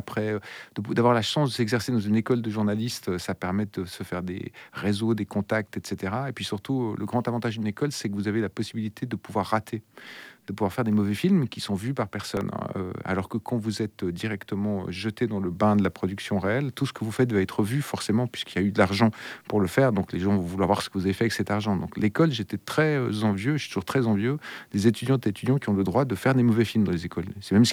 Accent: Switzerland; quand on me dit que je suis suisse, réalisateur suisse à l'étranger.

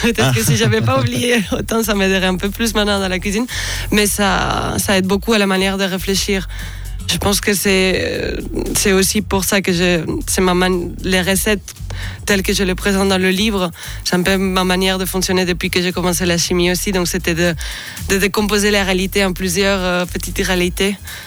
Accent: Catalonia, Spain; French is a second language; now in France; Comme je trouve qu'il y a beaucoup de similitudes avec la Catalogne, ma terre natale.

